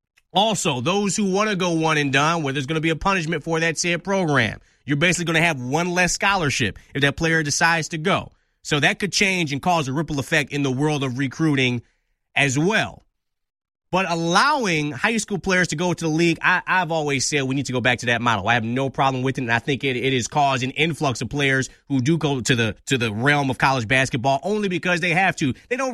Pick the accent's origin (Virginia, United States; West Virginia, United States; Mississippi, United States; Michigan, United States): Michigan, United States; Detroit; which I played, by the way, growing up in Detroit.